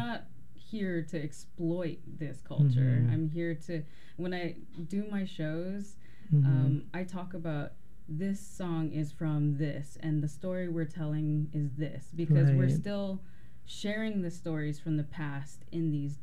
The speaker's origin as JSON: {"language": "English", "region": "Hawaii", "country": "United States", "tie": "born or raised there", "said": "I guess I don't understand the question, I guess. Like, growing up in Hawaii?"}